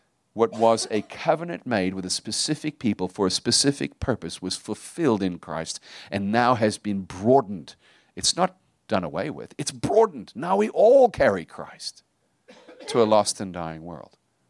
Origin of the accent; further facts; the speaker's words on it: United States; Am I allowed to say stuff like that in an American church as an American?